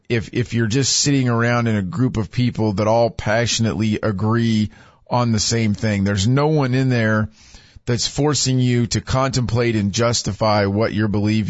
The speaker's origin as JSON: {"language": "English", "town": "Hutchinson", "region": "Kansas", "country": "United States", "tie": "born or raised there", "said": "station owners here in my hometown of Hutchinson, Kansas."}